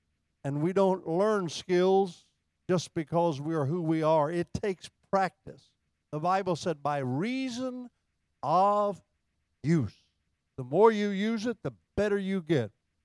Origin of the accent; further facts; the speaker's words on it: Midwest, United States; born there; I was born in the Midwest, and I have a tendency to be lazy when it comes to things like that.